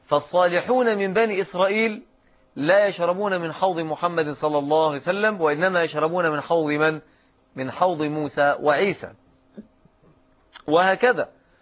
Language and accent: Arabic; Egypt; الذي نسميه عندنا في مصر لهدان